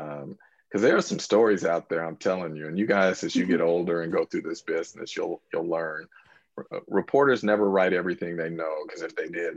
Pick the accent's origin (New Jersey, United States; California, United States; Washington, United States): California, United States; San Francisco; I'm a San Francisco native. I was born in San Francisco.